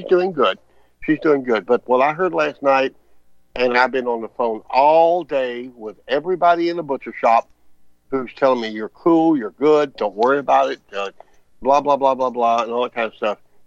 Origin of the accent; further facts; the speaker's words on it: Austin, Texas, United States; If you're from Austin, and I'm from Austin, that's Austin, Austin, and V's from Austin